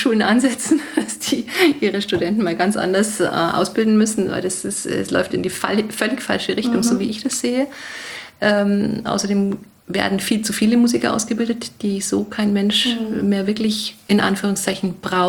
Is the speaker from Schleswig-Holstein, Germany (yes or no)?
no; Bavaria, Germany; Ich bin in Oberbayern aufgewachsen mit 5 Geschwistern und als Älteste von 6 Kindern.